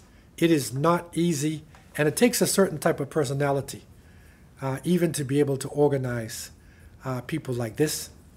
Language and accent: English; United States; So Hun is so serious that I know in American English, and because I was raised in America, Hun is being used.